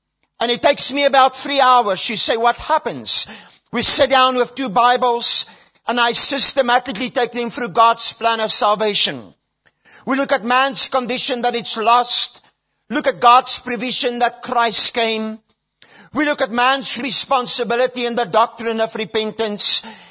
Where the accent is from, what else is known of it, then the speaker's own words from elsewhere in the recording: South Africa; I was saved while I was studying theology. I was brought up in the Dutch Reformed Church here in South Africa.